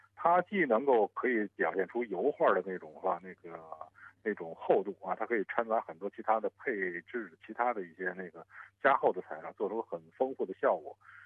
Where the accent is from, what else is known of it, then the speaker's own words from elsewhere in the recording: Beijing, China; now in Australia; 我老家是北京了是吧，然后从小呢跟家里跟我父亲学着画画啊